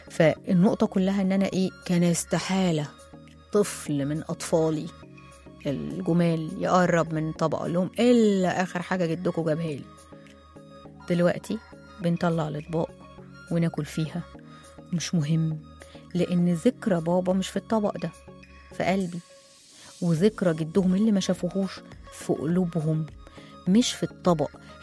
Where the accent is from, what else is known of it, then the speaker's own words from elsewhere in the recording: Egypt; إحنا عندنا في مصر نيش